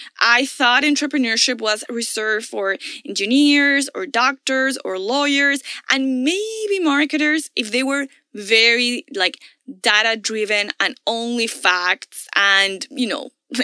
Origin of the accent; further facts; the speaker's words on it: Venezuela; now in Miami, United States; in my alma mater back in Venezuela. And I was doing that from Miami.